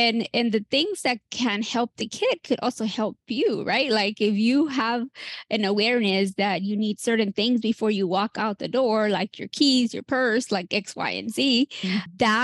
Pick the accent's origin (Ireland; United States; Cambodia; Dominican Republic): United States; Like, you know, I'm Mexican American, and like, I didn't get diagnosed till I was, you know, in my first year of med school